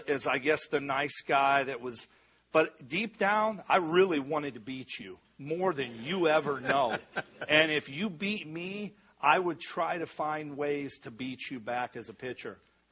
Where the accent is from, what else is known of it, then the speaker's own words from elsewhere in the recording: Midwest, United States; I grew up in the Midwest. I think every kid plays basketball, and I support that.